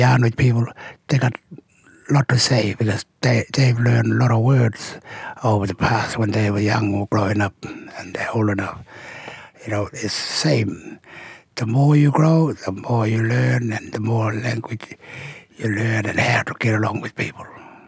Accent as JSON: {"language": "English", "country": "Australia", "first_language": "Pitjantjatjara", "second_language": "English", "said": "I'm a Pitjantjatjara man, and my language is Pitjantjatjara, and English is my third language."}